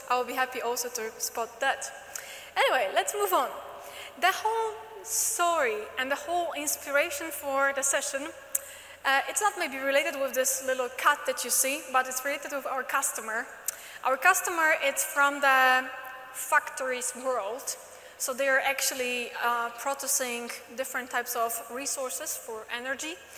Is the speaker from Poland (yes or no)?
yes; Poland; It's a quite a complex surname because I come from Poland.